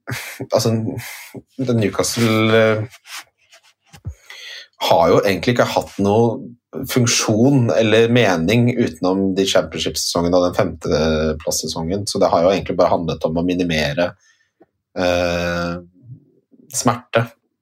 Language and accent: Norwegian; Ski, Akershus, Norway; Altså det som skjedde var at da jeg vokste opp i Ski